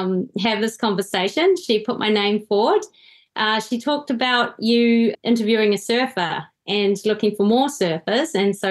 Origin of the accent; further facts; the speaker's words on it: New Zealand; I have always been in New Zealand, so I'm born and raised in New Zealand. But I am... my dad is a Kiwi European and my mum is Fijian Indian.